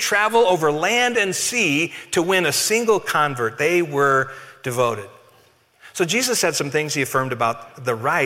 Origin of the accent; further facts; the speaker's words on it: Colorado, United States; I grew up here in Colorado. I'm a native, and that's where most of my family lives.